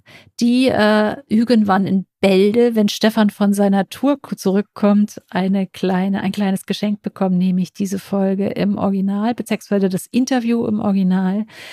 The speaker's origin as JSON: {"language": "German", "region": "Hamburg", "country": "Germany"}